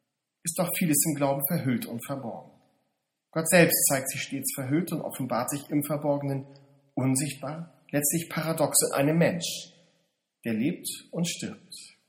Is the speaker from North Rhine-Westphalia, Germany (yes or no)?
no; Lübeck, Schleswig-Holstein, Germany; In meiner Heimatstadt Lübeck gibt es ein ganz wunderbares Museum